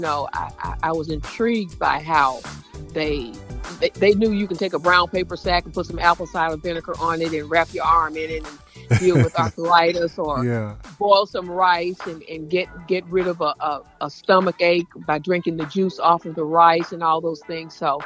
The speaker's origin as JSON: {"language": "English", "town": "Nashville", "region": "Tennessee", "country": "United States", "tie": "born there", "said": "I was born here in Nashville, Tennessee."}